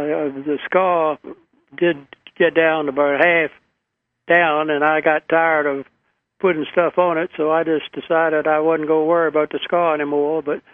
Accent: Alabama, United States; born there; Of course, I was born in Alabama

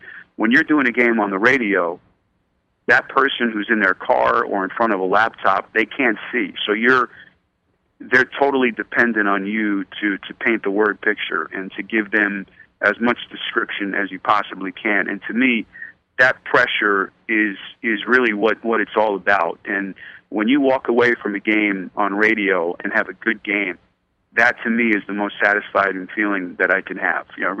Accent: New York, United States; you know, growing up in New York, I mean, Marv was the guy.

